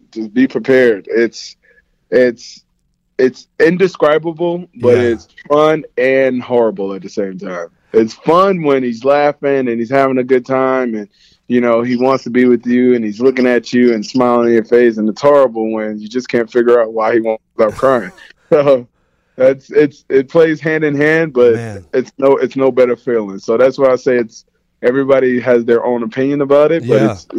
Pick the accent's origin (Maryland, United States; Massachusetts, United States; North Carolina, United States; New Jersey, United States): New Jersey, United States; I'm a guy from New Jersey. I'll never downplay